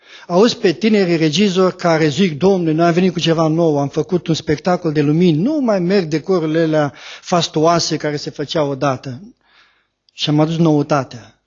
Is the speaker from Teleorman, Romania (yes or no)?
no; Tecuci, Galați County, Romania; eu sunt din Tecoci